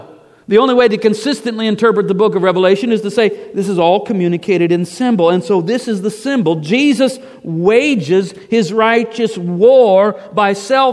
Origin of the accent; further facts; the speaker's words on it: United States; Now, you know, I'm just an American pastor